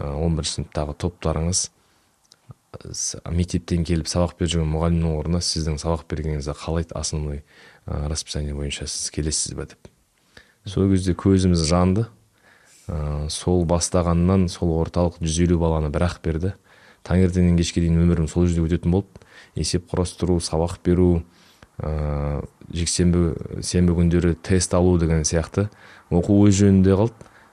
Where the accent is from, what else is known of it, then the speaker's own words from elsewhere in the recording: Shalkar, Aktobe Region, Kazakhstan; moved away as an adult; also born or lived in Astana; now in East Kazakhstan Region, Kazakhstan; Туып өскен жерім сол Ақтөбе облысы Шалқар қаласы. Кейін Ақтөбеде мектепке барып, мектеп бітіріп Астанаға университетке түстік. 2006-дан 2022-ге дейін өміріміз Астанада өтті.